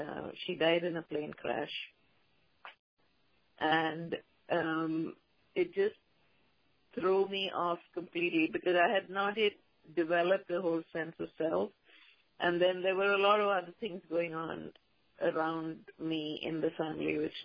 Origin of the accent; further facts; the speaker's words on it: India; And growing up in India, of course, you grow up surrounded by the mythology, and you grow up hearing the stories. I didn't actually grow up in a very religious household, so it was not a very ritualistic upbringing.